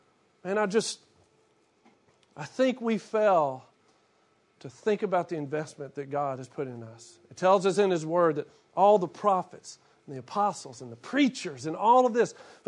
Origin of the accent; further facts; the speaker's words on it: Shreveport, Louisiana, United States; You'll remember I was talking to you about growing up in Shreveport